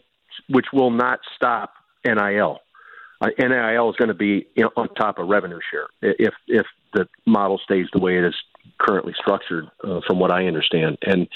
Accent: Iowa, United States; I'm originally from Iowa

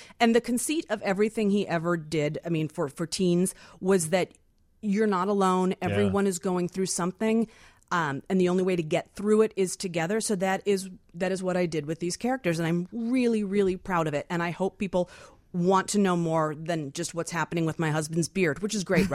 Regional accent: Huntington, Indiana, United States; I'm from Huntington, Indiana.

